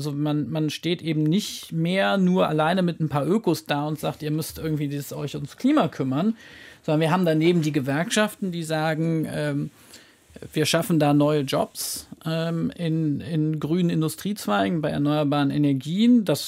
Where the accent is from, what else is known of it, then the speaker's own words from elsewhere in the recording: Cologne, North Rhine-Westphalia, Germany; Ich hatte in Köln hier, wo ich groß geworden bin, habe ich eine BUND-Jugendgruppe gegründet